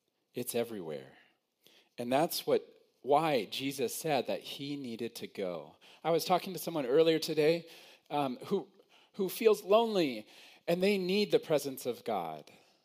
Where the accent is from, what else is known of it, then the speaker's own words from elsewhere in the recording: United States; now in Canada; I didn't. I'm American, so I don't know what kings are. But here in Canada, we have a king, okay?